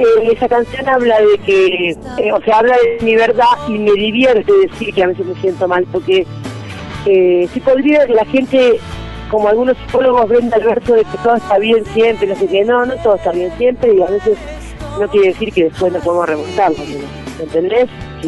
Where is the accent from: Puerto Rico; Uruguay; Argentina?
Argentina; de Argentina.